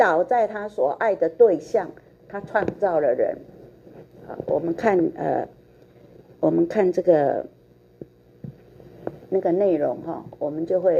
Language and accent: Chinese; China; 我好高兴我是中国人。